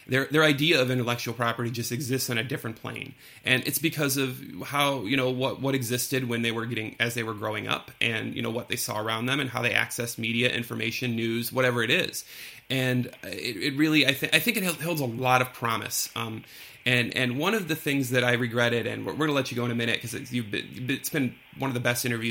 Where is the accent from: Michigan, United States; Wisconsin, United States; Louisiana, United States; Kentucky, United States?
Michigan, United States; Detroit; Here's why, and I'm from Detroit, right?